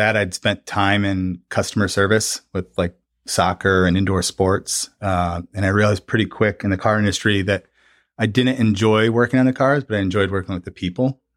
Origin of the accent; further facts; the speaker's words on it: Michigan, United States; And I grew up in Michigan, and I got it for Christmas.